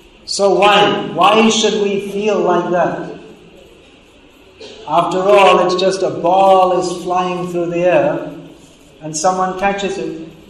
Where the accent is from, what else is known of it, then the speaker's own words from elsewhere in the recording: England, United Kingdom; and I'm from England